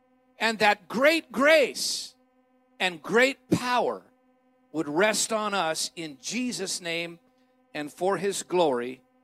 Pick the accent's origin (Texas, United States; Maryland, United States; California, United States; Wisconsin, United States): California, United States; So they were broke, but they raised their family, and we grew up in the East Bay, and I grew up, spent my life in the Bay Area.